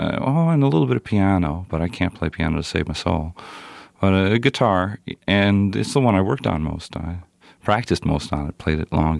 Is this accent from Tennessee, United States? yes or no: no; New York, United States; Yeah, I grew up in Westchester County.